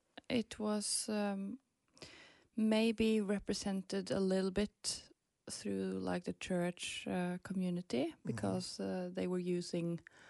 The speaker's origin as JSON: {"language": "English", "town": "Kongsberg", "region": "Viken", "country": "Norway", "said": "I'm from Kongsberg, which is like 1 hour or so from Oslo, the capital."}